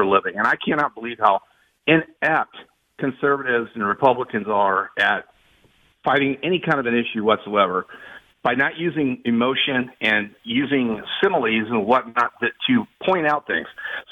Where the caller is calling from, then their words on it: Flagler Beach, Florida, United States; Flagler Beach, Florida, just north of Daytona Beach.